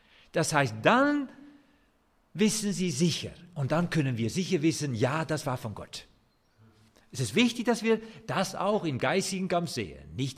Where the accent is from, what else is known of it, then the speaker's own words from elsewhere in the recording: Netherlands; German is a second language; ich als Holländer irgendwie anders ticke.